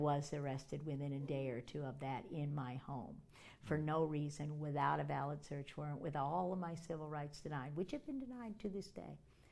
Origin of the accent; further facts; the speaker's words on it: Washington, District of Columbia, United States; I grew up in Washington. I know the games they play in Washington.